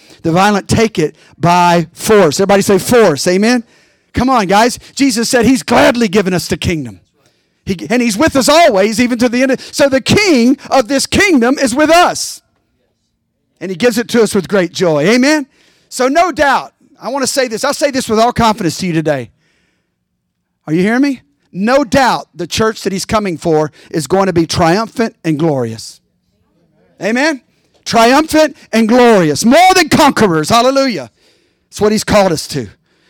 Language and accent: English; Bible Belt, United States; growing up in the Bible Belt where I did